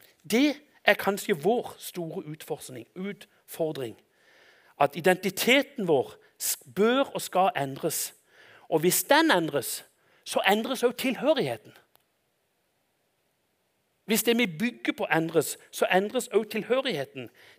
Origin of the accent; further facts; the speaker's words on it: Konsmo, Agder, Norway; Når jeg tenkte jeg skulle gå inn i dette, så det en sang fra når jeg gikk på søndagsskolen hjemme i Konsmo.